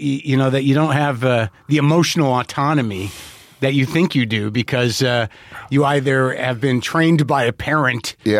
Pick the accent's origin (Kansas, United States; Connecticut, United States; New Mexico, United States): New Mexico, United States; So, I grew up in New Mexico, so we're sort of like, there's a thing about Southwestern